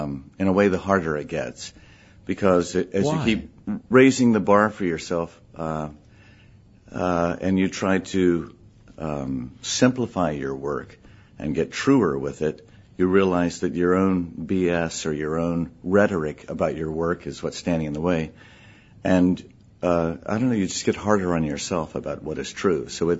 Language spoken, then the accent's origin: English; Davidson, North Carolina, United States; I grew up in Davidson.